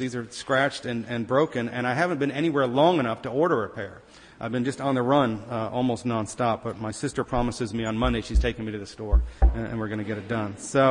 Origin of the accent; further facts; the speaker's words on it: Fredericksburg, Virginia, United States; now in Sudan; My home parish, I am from Fredericksburg, and my home parish is St. George's down in Fredericksburg.